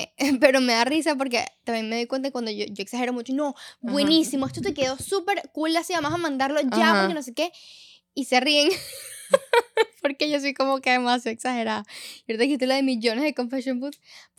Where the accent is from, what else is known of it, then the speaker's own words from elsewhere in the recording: Venezuela; yo me he dado cuenta lo exagerados que somos los venezolanos